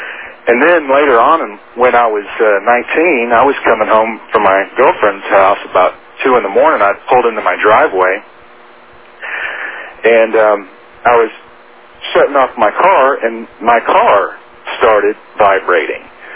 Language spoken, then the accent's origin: English; Midland, Texas, United States; I grew up in Midland, Texas, and it's, you know, it's kind of sparse out there